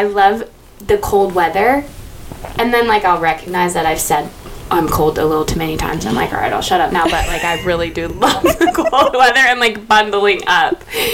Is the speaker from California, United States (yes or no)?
yes; California, United States; Because I mean, I'm from Southern California.